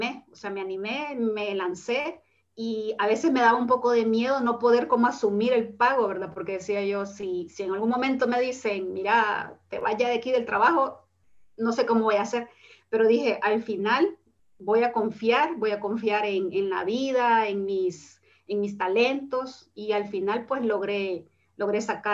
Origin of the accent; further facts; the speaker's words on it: El Salvador; yo en el año 2011 inicié un proceso de crecimiento grupal en mi país, en El Salvador.